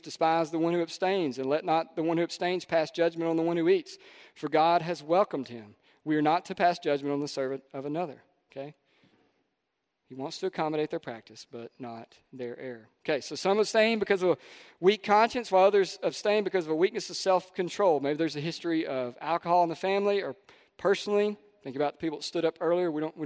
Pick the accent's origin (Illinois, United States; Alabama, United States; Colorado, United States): Alabama, United States; Jemison; I grew up in Jemison, Alabama. Everybody knows where the Peach is, that's the county.